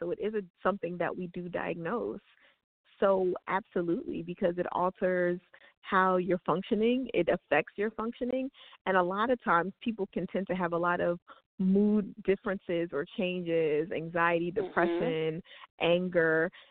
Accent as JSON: {"language": "English", "region": "New Jersey", "country": "United States", "tie": "born or raised there", "said": "My native Jersey"}